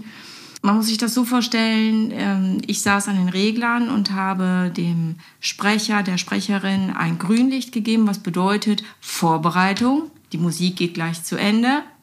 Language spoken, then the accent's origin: German; North Rhine-Westphalia, Germany; born there; Gebürtig bin ich aus dem Ruhrgebiet.